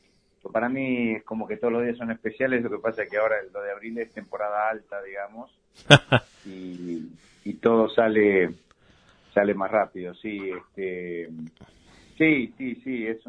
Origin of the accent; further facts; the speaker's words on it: Mar del Plata, Buenos Aires Province, Argentina; also born or lived in Ayacucho; yo nací en Mar del Plata. Me crié los primeros 5 años en un campo en Ayacucho, en el Rincón de Solané. Y después me fui a vivir desde el colegio, me quedé en Mar del Plata.